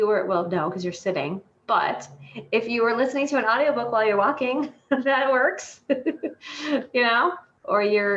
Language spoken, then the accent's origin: English; Michigan, United States; now in Chicago, United States; So if you say, so that I'm from Chicago area, remember, I grew up in Michigan.